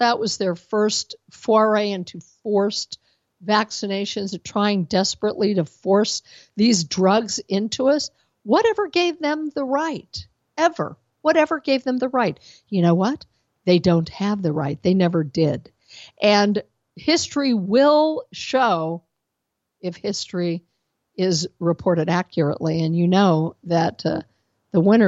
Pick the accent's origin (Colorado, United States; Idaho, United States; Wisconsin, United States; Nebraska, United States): Colorado, United States; Denver; As you know, I'm from Denver originally